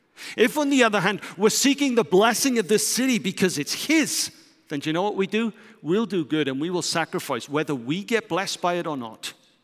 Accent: United Kingdom; now in Netherlands; my wife is German, I'm British

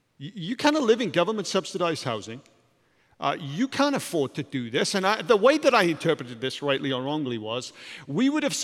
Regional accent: Wales, United Kingdom; I grew up in Wales.

